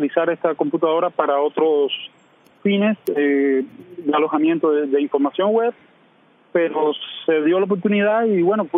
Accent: Cuba; also born or lived in Mexico; now in United States; Yo salí de Cuba hace ya varios años. Hace 7 años aproximadamente, estuve 4 años en México y ahora llevo aquí en Estados Unidos 2 años y unos meses nada más.

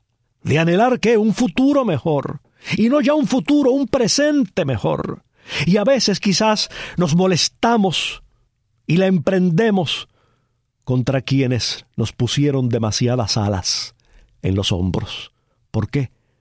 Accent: Cuba; Yo era un niño, pero recuerdo la alegría, la celebración que me rodeaba en mi pueblo. Recuerdo que el pueblo cubano veía delante de sí un futuro de absoluta prosperidad, de absoluta democracia.

